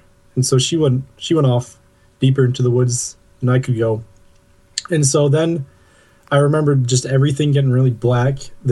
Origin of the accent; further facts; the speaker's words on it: New England, United States; I'm from New England, up north.